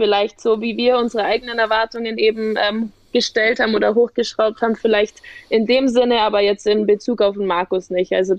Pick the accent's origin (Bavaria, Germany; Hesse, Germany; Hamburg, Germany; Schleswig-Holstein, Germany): Bavaria, Germany; Kaufbeuren; Also ich komme aus Kaufbeuern ursprünglich. Ich bin 27 jetzt.